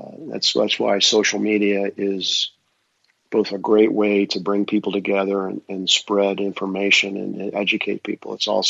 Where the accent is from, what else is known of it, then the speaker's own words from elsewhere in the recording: Lansing, Michigan, United States; remember the riots in Detroit, even in my hometown of Lansing, and my parents being afraid.